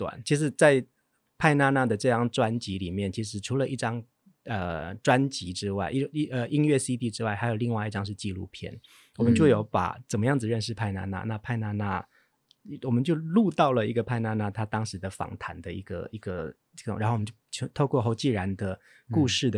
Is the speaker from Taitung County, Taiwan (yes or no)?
yes; Taitung County, Taiwan; 我是台东的原住民